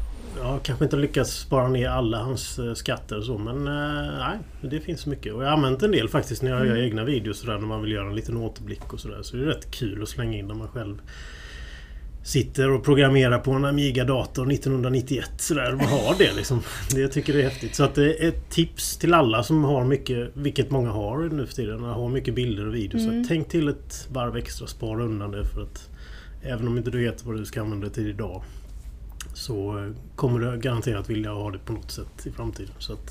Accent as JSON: {"language": "Swedish", "town": "Falkenberg", "region": "Halland County", "country": "Sweden", "tie": "born or raised there", "said": "Jag är 41 år, född och uppvuxen här i Falkenberg där vi sitter nu."}